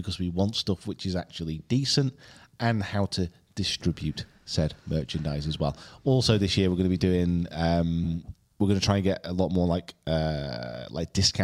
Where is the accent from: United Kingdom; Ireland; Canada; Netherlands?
United Kingdom; England; St. George's Day is the one thing which isn't in our diary, because we are English and we don't care.